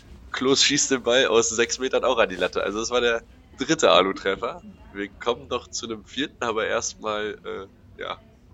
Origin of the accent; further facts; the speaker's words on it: Bielefeld, North Rhine-Westphalia, Germany; Und also als Bielefelder hätte ich Besen gefressen an dem Tag.